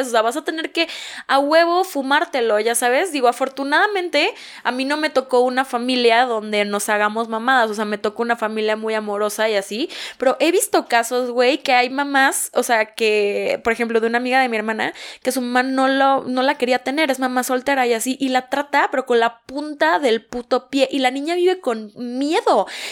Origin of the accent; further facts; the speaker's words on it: Mexico; nuestra cultura como mexicanos es súper familiar.